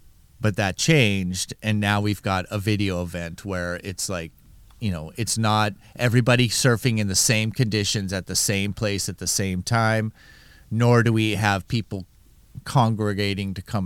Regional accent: San Diego, California, United States; My old stomping grounds, Ensenada, Mexico. I grew up in San Diego, and we did many a road trip to Ensenada.

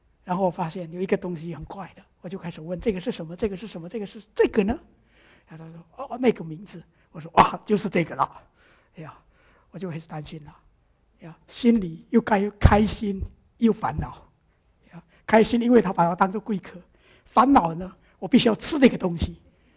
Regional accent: Indonesia; 我曾经在印尼，因为我出生在印尼，在印尼长大

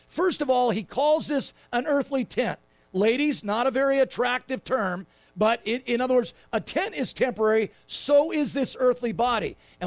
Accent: Laguna Beach, California, United States; I grew up in Laguna Beach in the canyon. We had about an acre of land and we had fruit trees.

